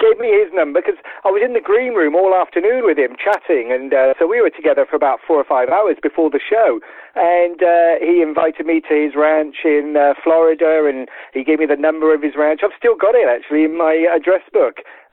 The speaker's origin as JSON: {"language": "English", "town": "Cheltenham", "region": "South West England", "country": "United Kingdom", "said": "I come from Cheltenham in Gloucestershire, and we have one of the biggest dry ski slopes in the country in Gloucester"}